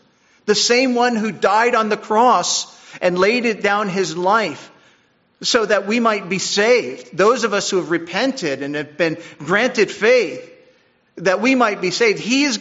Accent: Mine Hill, New Jersey, United States; Where I grew up in Wharton, or in Mine Hill, New Jersey, we attended Mass in Wharton, New Jersey, and it was all in Latin.

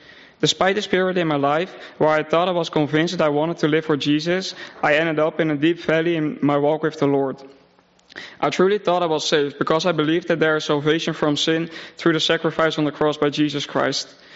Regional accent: Netherlands; moved away as an adult; now in Ohio, United States; 21 years old, and I've been in America for almost a year. In February 23, I came over from the Netherlands to Ohio for an internship at Green Circle Growers, where I'm currently working.

